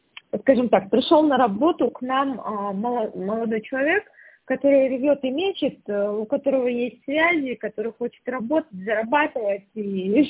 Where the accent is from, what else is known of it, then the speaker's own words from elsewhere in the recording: Irkutsk, Irkutsk Oblast, Russia; also born or lived in Cheremkhovo; now in Krasnoyarsk, Russia; Я родилась в Черемхово, но почти всю свою жизнь прожила в Иркутске до определенного возраста. Потом я уехала вместе с мамой сюда, в Красноярск.